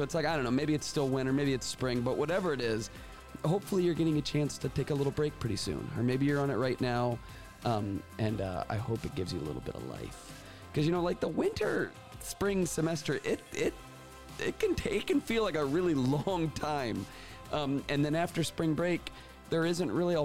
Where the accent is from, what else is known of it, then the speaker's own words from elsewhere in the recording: Florida, United States; moved away as an adult; also born or lived in Michigan; And I grew up in Florida. I went to Florida State University, but right after college, I moved to Michigan with my new bride.